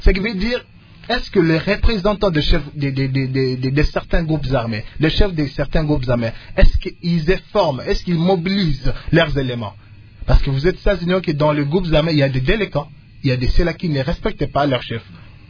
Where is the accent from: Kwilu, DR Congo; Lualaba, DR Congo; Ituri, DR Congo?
Ituri, DR Congo; Parce que nous sommes des Ituriens, et c'est à nous de prendre cette décision.